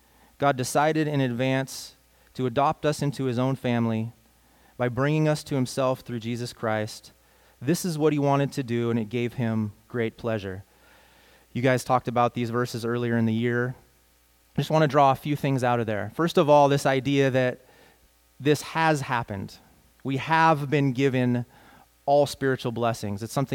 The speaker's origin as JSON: {"language": "English", "region": "Oregon", "country": "United States", "tie": "born or raised there", "also_born_or_lived": "Philippines", "said": "We grew up in Oregon. We spent 15 years in the Philippines."}